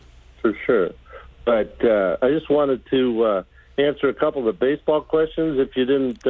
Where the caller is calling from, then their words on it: Birmingham, Alabama, United States; My Birmingham, Alabama.